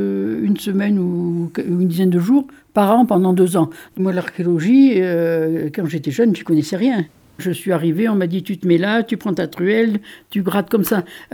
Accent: Margeride, France; born there; je suis le maire de la commune de Margeride et je suis née à Margeride il y a maintenant bientôt 75 ans.

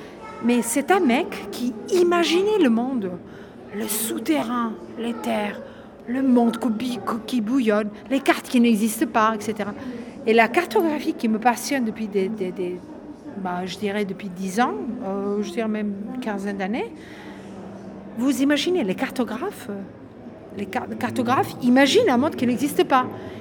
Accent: Serbia; je viens de Serbie, d'une montagne qui s'appelle Zlatibor, littéralement traduite le pain doré. Cette montagne se situe à 300 km de Belgrade

